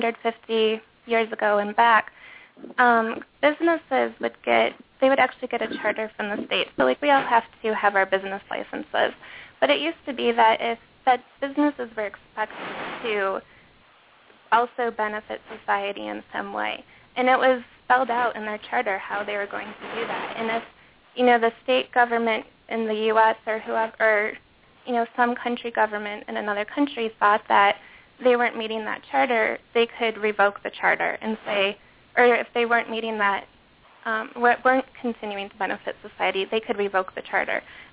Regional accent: Michigan, United States; I grew up in Michigan where there are all of these really well-known entrepreneurs from the state

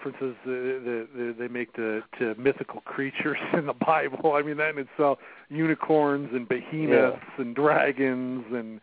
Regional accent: Waco, Texas, United States; I'm from Waco.

